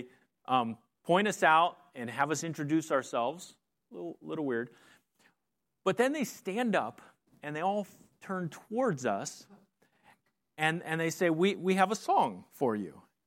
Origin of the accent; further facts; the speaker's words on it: Pennsylvania, United States; I was from Pennsylvania. It was a 6.5-hour drive down there.